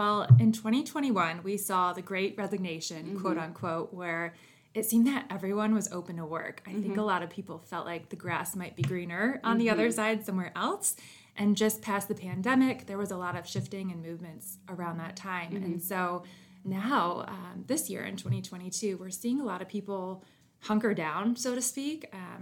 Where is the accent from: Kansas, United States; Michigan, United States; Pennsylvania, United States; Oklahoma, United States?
Michigan, United States; Grand Rapids; I'm born and raised in Grand Rapids